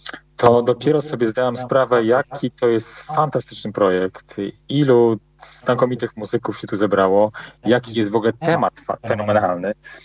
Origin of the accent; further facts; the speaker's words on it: Białystok, Podlaskie Voivodeship, Poland; ja oczywiście pochodzę z Białegostoku, tu się urodziłem, kończyłem szkołę średnią